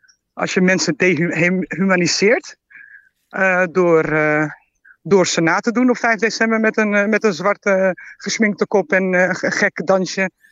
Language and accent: Dutch; Netherlands; Ik ben gewoon een Nederlander, punt. En als ik een hele grote comedian ben, ben ik ook een Nederlander. Ik ben altijd een Nederlander.